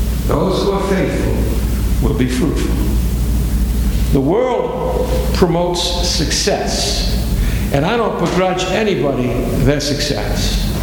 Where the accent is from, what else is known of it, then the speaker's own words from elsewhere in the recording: Boston, Massachusetts, United States; growing up in Boston, as a fan of the Boston Red Sox, one of my sports heroes was a great Polish man by the name of Karl Jastrzębski.